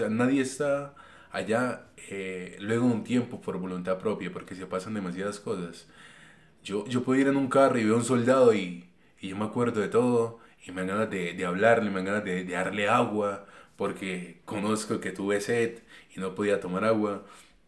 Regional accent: Floridablanca, Santander, Colombia; Yo soy de Floridablanca, Santander.

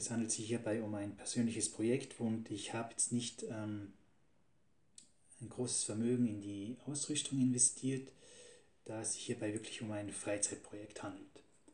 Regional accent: Austria; ich komme aus Österreich

